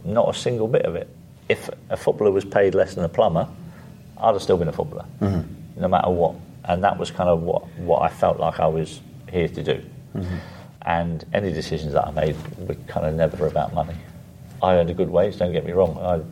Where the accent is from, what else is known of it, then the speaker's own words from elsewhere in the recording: Guernsey; growing up in Guernsey. Just me, I grew up on a council estate in Guernsey.